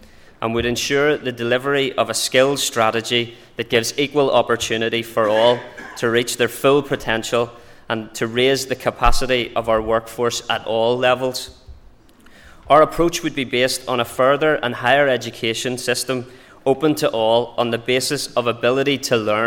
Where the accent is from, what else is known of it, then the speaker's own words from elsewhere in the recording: Belfast, Northern Ireland, United Kingdom; As someone who was born and raised in East Belfast, a constituency renowned for its industry and enterprise, based on a foundation of world-class talent and skills, I know the importance of inspiring and equipping our people to succeed